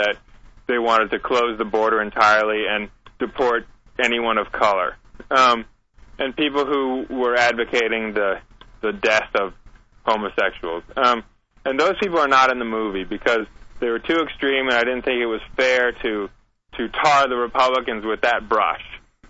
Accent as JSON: {"language": "English", "country": "United States", "said": "And, you know, I find that something to be very proud of as an American"}